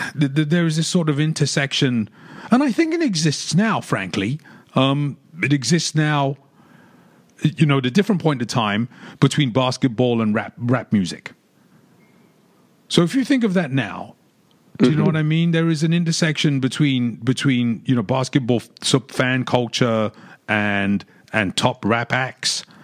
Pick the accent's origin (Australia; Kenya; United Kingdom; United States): United Kingdom; London; and I'm from London, which is 3 hours away, and very different set of cultural influences.